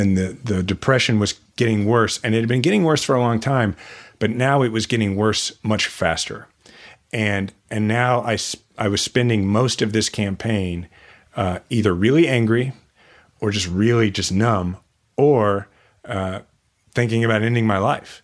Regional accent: Kansas City, United States; I was going to become mayor of my hometown that I love. My kids are sixth generation Kansas Cityans.

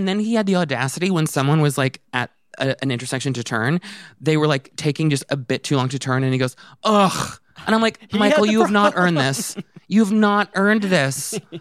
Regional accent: Vancouver, British Columbia, Canada; also born or lived in Toronto, Canada; I come from Vancouver, Canada, which is like, it's kind of not fair because it's an unusually clean city. And as someone who's like lived in dirty cities, I spent 10 years in Toronto

